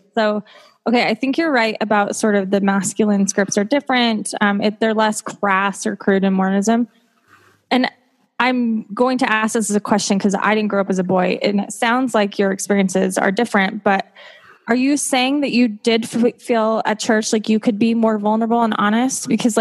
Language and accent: English; Utah, United States; because I grew up in Utah. I have family from rural areas, and so they're encouraging everyone to go hunting